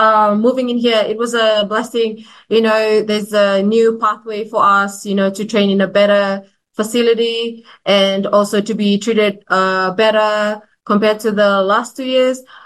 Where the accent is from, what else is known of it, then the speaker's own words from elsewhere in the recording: Nukubalavu, Northern Division, Fiji; also born or lived in Lau; So I'm originally from Tobu Totoya in Lau, and also my mom's from Nukumbalavu village in Savu Savu. I was brought up in my mom's village. I grew up there. I went to school in Savu Savu as well, in primary school in Savarekareka and secondary in St. Bede's College.